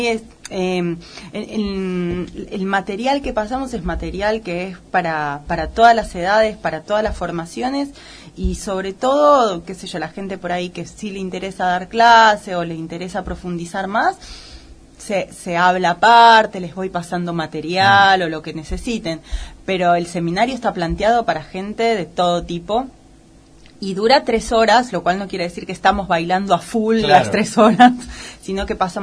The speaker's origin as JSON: {"language": "Spanish", "region": "Buenos Aires", "country": "Argentina", "said": "No, soy de Capital."}